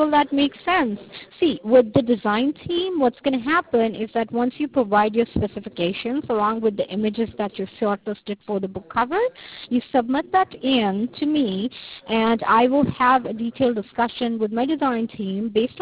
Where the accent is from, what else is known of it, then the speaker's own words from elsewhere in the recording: South Africa; I'm from South Africa, by the way. That's the reason why I have this funny accent. It's not Indian and it's not Malaysian. It's something of a mix-up.